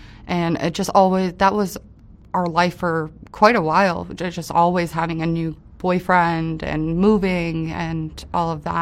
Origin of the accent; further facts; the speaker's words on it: West Palm Beach, Florida, United States; I am from West Palm Beach, Florida, born and raised my whole life there.